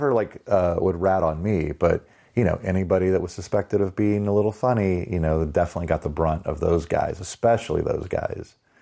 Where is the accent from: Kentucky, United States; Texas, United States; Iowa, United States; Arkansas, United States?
Texas, United States; Dallas; I'm 52 years old, and I graduated high school in 1989. I grew up in Dallas, Texas. We had a high school of like 6,000 kids